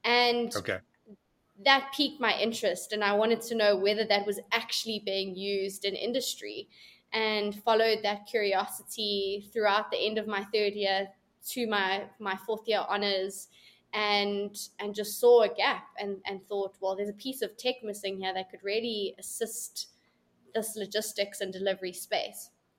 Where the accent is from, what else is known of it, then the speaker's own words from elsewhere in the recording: Edenvale, Gauteng, South Africa; Grew up in a place called Edenvale here in South Africa, and I studied at the University of Wits.